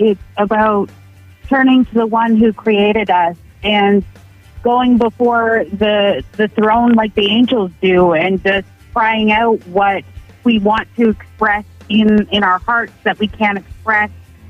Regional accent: Ontario, Canada; also born and raised in Central Ontario.

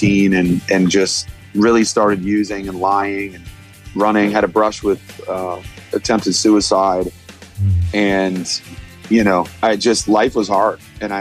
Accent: Vermont, United States; Yeah, I grew up in Vermont, and my dad had about 240 acres

